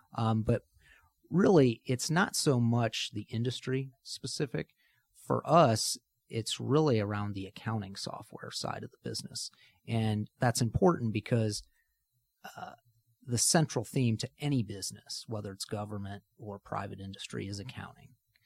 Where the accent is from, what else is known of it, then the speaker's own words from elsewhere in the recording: Napoleon, Ohio, United States; I'm from a small town near Toledo, Ohio, called Napoleon.